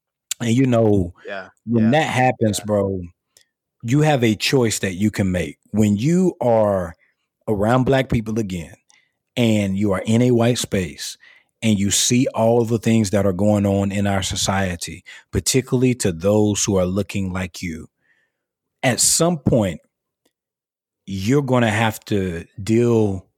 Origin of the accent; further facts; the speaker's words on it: California, United States; now in Georgia, United States; So I came from California.